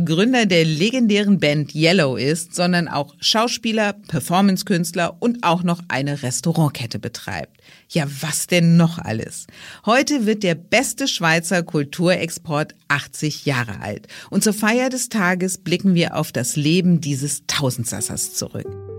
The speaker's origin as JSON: {"language": "German", "town": "Cologne", "region": "North Rhine-Westphalia", "country": "Germany", "said": "Meine Heimatstadt Köln kann man übrigens guten Gewissens als deutsche Mett-Hauptstadt bezeichnen."}